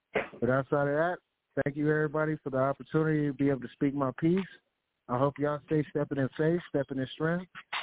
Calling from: Phoenix, Arizona, United States; I'm calling from Phoenix, Arizona.

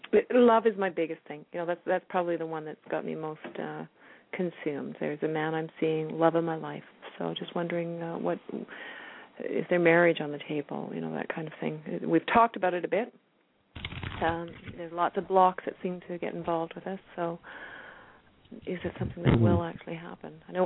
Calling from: Langley, British Columbia, Canada; I'm calling from Langley, British Columbia.

